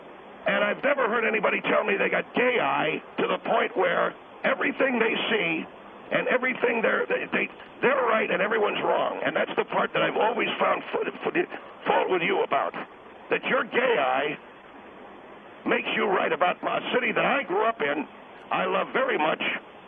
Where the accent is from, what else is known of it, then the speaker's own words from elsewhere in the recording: Indianapolis, Indiana, United States; moved away as an adult; And I come from Indianapolis. I moved to California after I got out of the service. Indianapolis is a tremendous city. And it gave me my start in life, obviously.